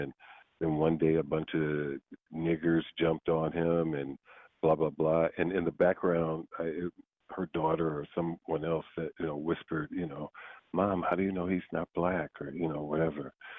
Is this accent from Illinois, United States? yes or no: yes; Chicago, Illinois, United States; Now, I was raised in the South Side of Chicago, and being African-American raised in the South Side of Chicago, the prospect of working at a country western radio station culturally